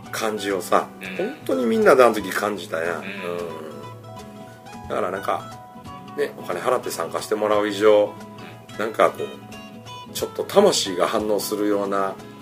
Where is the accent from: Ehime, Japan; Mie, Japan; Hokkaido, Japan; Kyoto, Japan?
Mie, Japan; Miyagawa; 俺のもう得意な世界やから、 うん、 なんか俺の僕の実家の宮川村サバイバルとかもやってみてえし